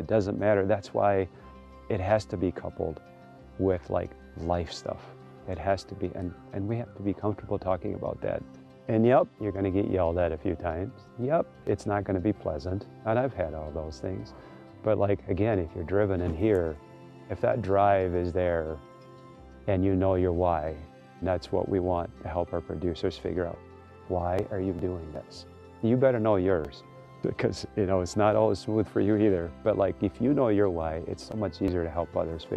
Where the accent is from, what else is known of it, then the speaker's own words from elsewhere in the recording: Madagascar; now in United States; Growing up in Madagascar, we spent time in the woods and in the field all the time. We basically lived outside